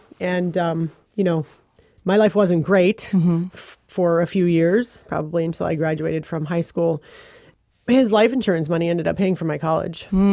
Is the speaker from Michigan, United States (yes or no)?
yes; Flint, Michigan, United States; born there; I was born in Flint, and which is just about 45 minutes from Ann Arbor, and my grandmother was a huge art collector